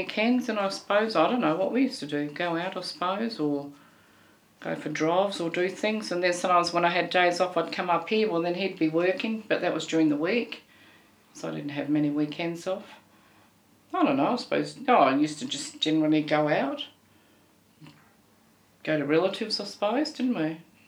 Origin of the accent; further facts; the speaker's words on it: Harbin Vale, South Australia, Australia; A place called Harbin Vale. Mount Barker Junction now.